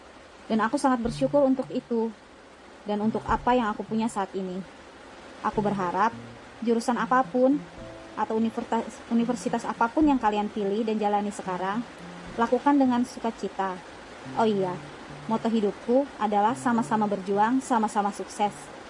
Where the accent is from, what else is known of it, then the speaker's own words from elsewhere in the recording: Palangkaraya, Central Kalimantan, Indonesia; born there; aku hanya diperbolehkan kuliah di kota kelahiranku saja, yaitu Palangkaraya.